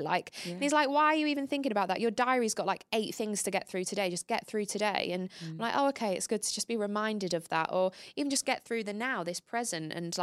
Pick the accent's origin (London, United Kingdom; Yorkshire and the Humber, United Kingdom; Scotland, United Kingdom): Yorkshire and the Humber, United Kingdom; Grimsby; born there; I was born in Grimsby.